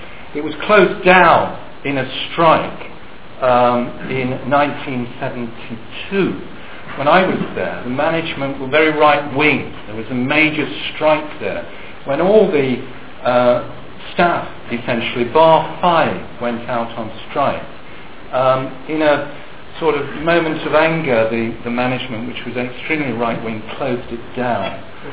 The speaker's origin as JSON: {"language": "English", "town": "Nottingham", "region": "East Midlands", "country": "United Kingdom", "tie": "born or raised there", "said": "I am actually a Nottingham lad"}